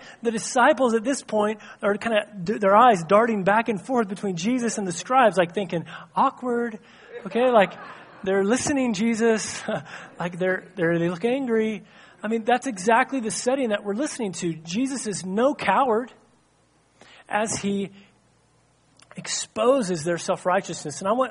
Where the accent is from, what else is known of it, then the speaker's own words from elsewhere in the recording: Enid, Oklahoma, United States; also born or lived in Missouri; I grew up in Oklahoma and Missouri